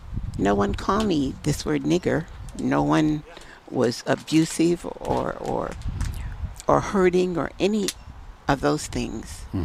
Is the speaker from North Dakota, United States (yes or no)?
no; Flint, Michigan, United States; now in Utah, United States; Michigan.